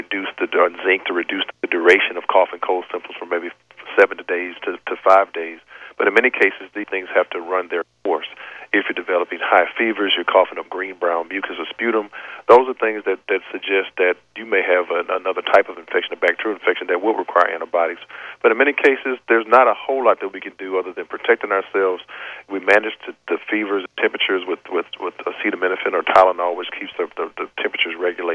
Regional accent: Louisiana, United States; I know I'm from Louisiana. We have something called the hot toddy

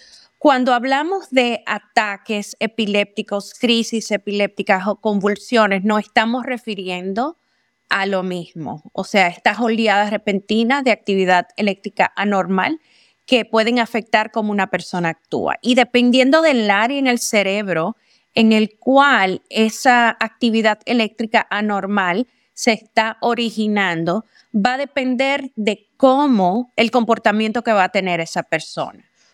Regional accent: Dominican Republic; Yo soy originalmente de la República Dominicana y vine aquí a este país a entrenarme en cuanto a trastornos neurológicos y la epilepsia específicamente en niños

